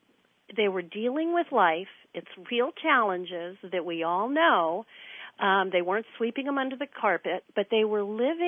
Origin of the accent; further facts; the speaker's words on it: San Francisco, California, United States; And again, then also growing up in San Francisco, a San Francisco kid with all my friends and going to the schools